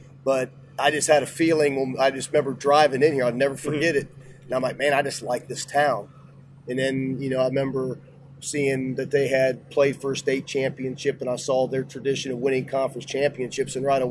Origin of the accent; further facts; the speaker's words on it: Ohio, United States; And, football in Ohio, I grew up right around the Hall of Fame, and it was emphasized at an early age